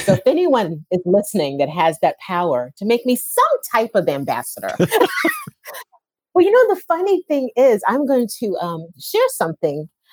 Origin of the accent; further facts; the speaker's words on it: New York, United States; Especially, I just remember even growing up in New York